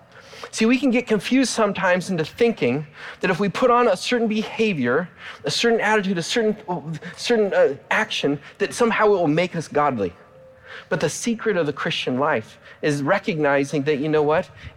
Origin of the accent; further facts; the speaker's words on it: Portland, Oregon, United States; as a kid growing up in Portland, Oregon, I grew up as a big fan of the Blazers.